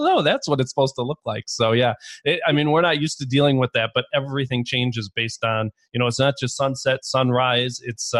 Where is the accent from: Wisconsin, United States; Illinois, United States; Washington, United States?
Illinois, United States; Chicago; my team and I, we're all from Chicago, the Midwest.